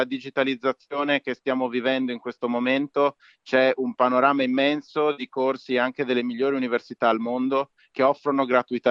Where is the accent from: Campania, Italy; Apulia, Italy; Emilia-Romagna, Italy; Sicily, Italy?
Emilia-Romagna, Italy; Bologna; Nato e cresciuto a Bologna e attualmente vivo e lavoro